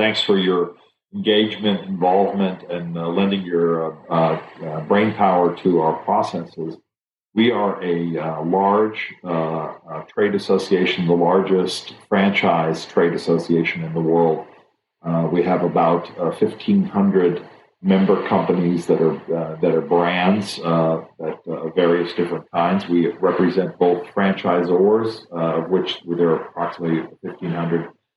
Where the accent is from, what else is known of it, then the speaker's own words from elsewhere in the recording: Germany; moved away as an adult; now in United States; I grew up in Germany until I was 19 years old, and came to the United States to begin my career and my education